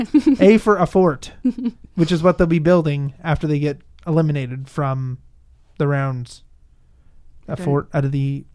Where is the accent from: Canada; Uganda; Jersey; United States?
Canada; And I'm Canadian.